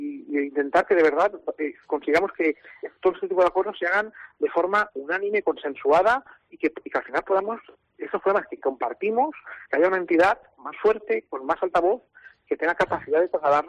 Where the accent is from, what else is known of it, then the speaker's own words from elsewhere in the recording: Valencian Community, Spain; somos orgullosamente españoles, valencianos, castellonenses y de nuestros pueblos.